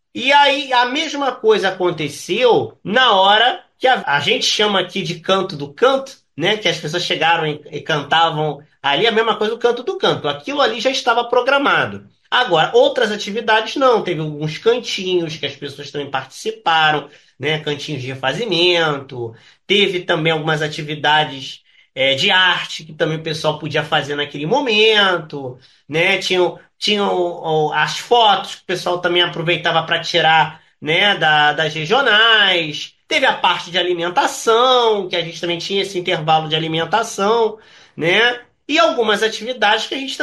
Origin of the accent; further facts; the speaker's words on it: Rio de Janeiro, Brazil; Nós que somos aqui do Rio de Janeiro, a gente tem uma forma de trabalho.